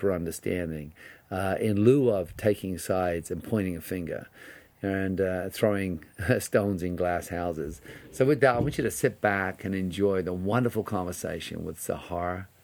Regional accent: England, United Kingdom; growing up in England, where there was a lot of bombings

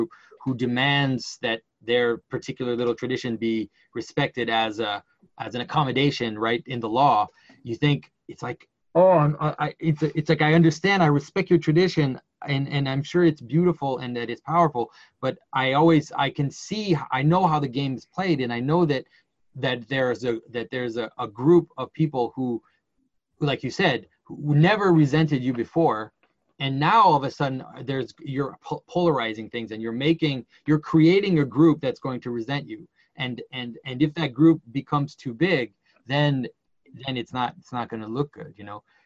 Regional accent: Quebec, Canada; first language French; English is a second language; because I'm from Quebec, right? And I'm French Canadian, and my first language is French.

